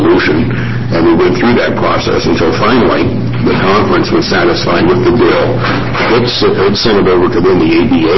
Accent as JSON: {"language": "English", "region": "Oregon", "country": "United States", "said": "I don't want my home state being looked at and saying, well, what's wrong with Oregon when everybody else around me has passed this?"}